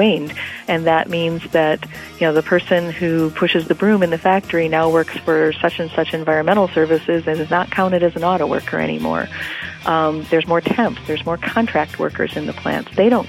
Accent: Flint, Michigan, United States; I am from Flint, Michigan.

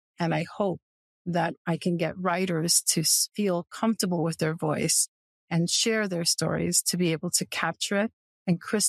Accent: Milford, United States; not only in New York City, but at my hometown in Milford at the time

